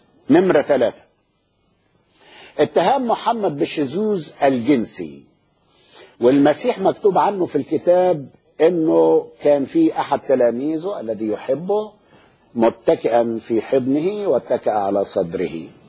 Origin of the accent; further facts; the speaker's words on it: Egypt; احنا عندنا في مصر نقول ايه